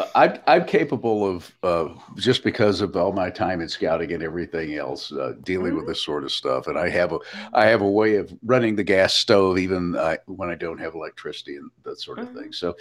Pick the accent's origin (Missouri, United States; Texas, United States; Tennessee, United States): Tennessee, United States; Nashville; Growing up in Nashville, when it snowed, literally the town shut down for until the snow went away.